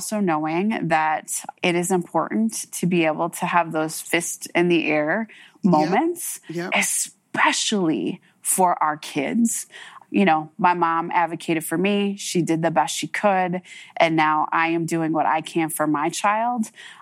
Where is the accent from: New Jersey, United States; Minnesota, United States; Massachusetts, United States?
Minnesota, United States; St. Louis Park; But what I did know is that as a Native kid who was growing up in St. Louis Park, there weren't a lot of us.